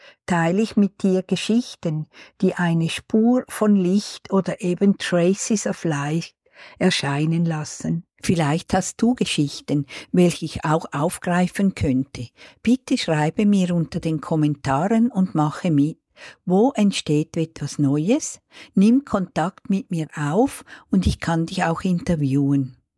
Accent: Switzerland; Ich bin in den früheren 70er Jahren als Teenager in der Schweiz aufgewachsen.

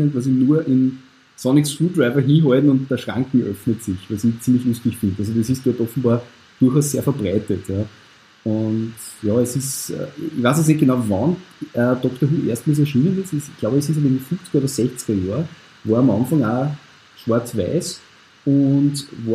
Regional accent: Austria; Also das, was bei uns in Österreich zum Beispiel oder auf die deutschen Privaten läuft

